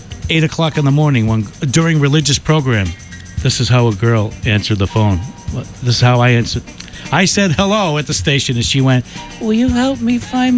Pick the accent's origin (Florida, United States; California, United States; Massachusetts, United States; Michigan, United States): Massachusetts, United States; Boston; So, no, actually, I'm from Boston.